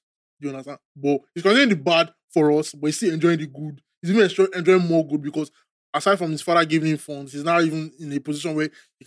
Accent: Nigeria; like I've come to the point in my life as a Nigerian where like I don't feel like Nigeria is worth suffering for.

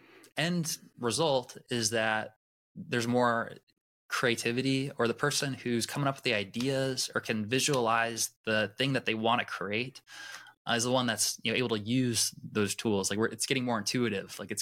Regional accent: Vermillion, South Dakota, United States; now in Orlando, United States; I grew up in Vermilion, South Dakota. So very different place than where I am now in Orlando.

